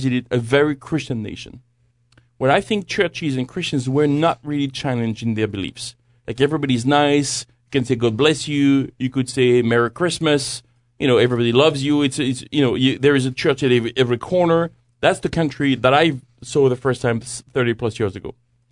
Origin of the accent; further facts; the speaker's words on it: France; English is a second language; come from France. You can tell by my accent, but.